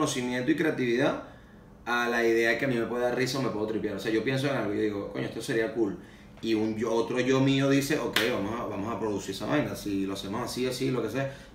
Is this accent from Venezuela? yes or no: yes; Venezuela; brother, tú no tienes idea de lo viral que tú eres en mi país. Es una vaina absurda. Porque el venezolano tiene la capacidad de que este vaso, si sale hoy, no sé cómo coño... lo empiezan a usar toda la gente